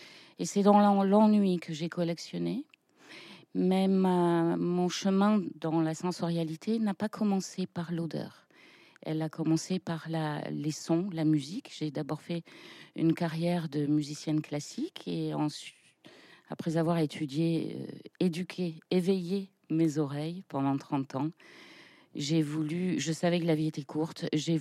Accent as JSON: {"language": "French", "town": "Manosque", "region": "Provence-Alpes-Côte d'Azur", "country": "France", "tie": "born there", "said": "je suis née à Manosque et ma grand-mère était peintre"}